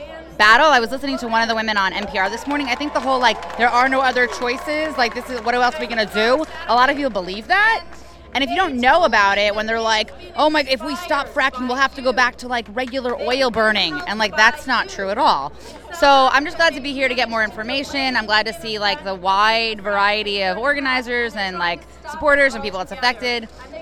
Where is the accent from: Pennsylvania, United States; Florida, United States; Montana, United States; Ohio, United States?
Pennsylvania, United States; Philadelphia; I'm from Philly